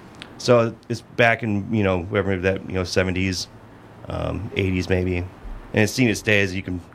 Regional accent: Madison, Wisconsin, United States; I grew up here in Madison and went to school at UW-Madison studying under the great Richard Davis.

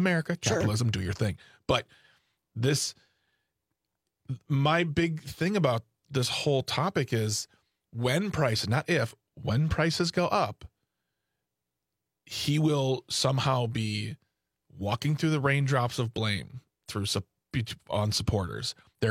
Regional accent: United States; So it's very disappointing, because as an American, want to, I think for the most part, for most of us, should be able to pay our bills, live a good life, be comfortable.

